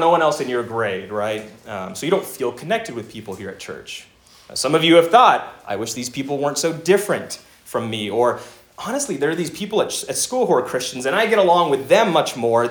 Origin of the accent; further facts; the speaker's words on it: Arcadia, California, United States; I grew up in Arcadia, right?